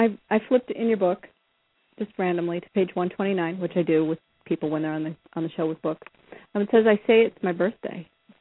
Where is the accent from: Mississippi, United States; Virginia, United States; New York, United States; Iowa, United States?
Iowa, United States; Yeah, but you know, that's the Iowa in me. I was raised in Iowa